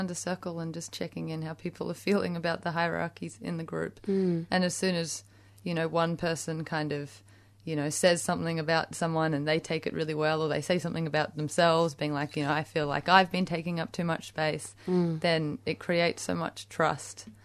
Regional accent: Australia; I feel like in Australia we just want to pretend like we've always been here, hanging out, being like British people.

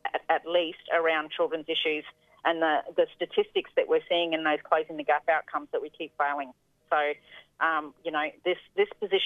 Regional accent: Queensland, Australia; And I come from Queensland

